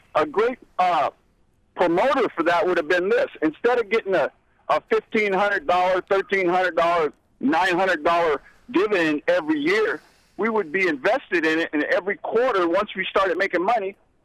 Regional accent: Fairbanks, Alaska, United States; I was born and raised in Fairbanks. I'm a lifetime Alaskan.

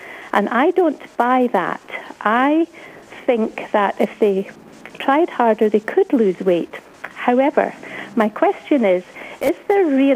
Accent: Scotland, United Kingdom; I grew up in Scotland in the 50s and 60s

